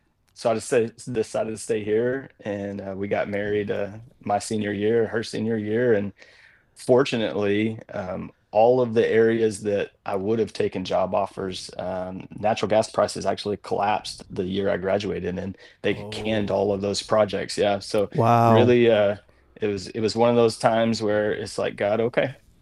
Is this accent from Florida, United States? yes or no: no; Texas, United States; I grew up in West Texas in a Southern Baptist home, was saved at a vacation Bible school at 10 years old.